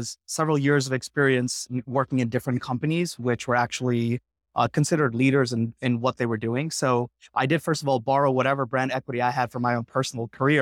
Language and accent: English; New York, United States; also born or lived in India; now in San Francisco Bay Area, United States; I'm an Indian American immigrant. Been here for many decades, grew up in New York, but moved out to the Bay Area a while back. Shout out to Kerala.